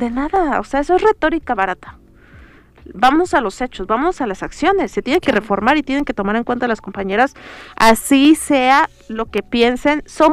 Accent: Oaxaca, Mexico; Mariscala está a media hora de mi pueblo.

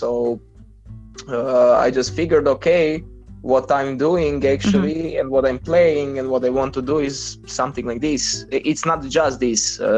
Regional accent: Croatia; English is a second language; I'm from Croatia

